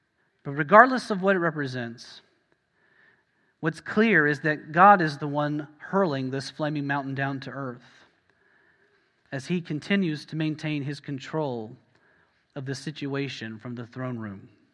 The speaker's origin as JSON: {"language": "English", "region": "Texas", "country": "United States", "tie": "born or raised there", "said": "You know, I grew up in South Central Texas. You know how rare green grass is down there as it is?"}